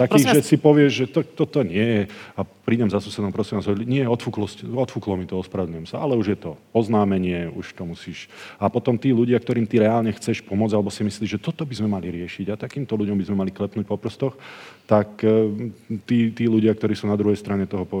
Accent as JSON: {"language": "Slovak", "town": "Nitra", "region": "Nitra Region", "country": "Slovakia", "said": "hovorím, ja som jednoduchý chlapec z Nitry"}